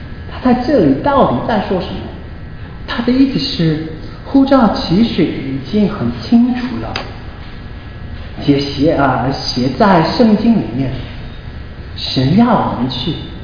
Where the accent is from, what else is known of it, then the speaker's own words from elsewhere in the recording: South Korea; 就像我每次回到我长大的地方，我的老家在韩国，走进我小时候的学校